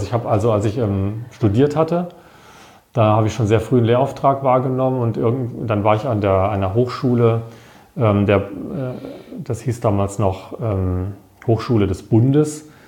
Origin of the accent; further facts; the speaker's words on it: Wiesloch, Baden-Württemberg, Germany; in meiner Heimatstadt in Wiesloch, 1900 irgendwas.